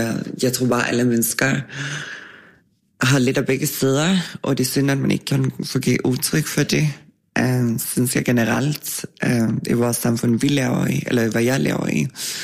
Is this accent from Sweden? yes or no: yes; Sweden; Danish is a second language; moved away; Jeg er født i Sverige og opvokset i Sverige, hvor jeg kom fra en lille landsby på landet med så 1500 mennesker, der boede